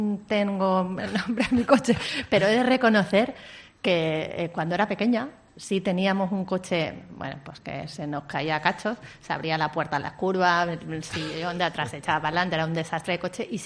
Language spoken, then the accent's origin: Spanish; Cáceres, Extremadura, Spain; Soy extremeña, amo Extremadura.